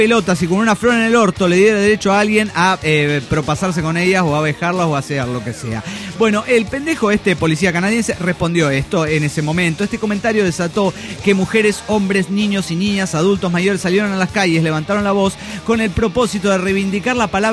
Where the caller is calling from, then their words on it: Mexico City, Mexico; del DF Mexicano.